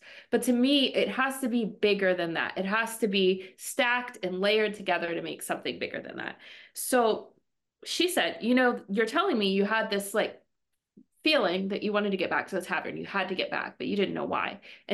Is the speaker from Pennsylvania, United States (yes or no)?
yes; Pennsylvania, United States; And I am from Western Pennsylvania.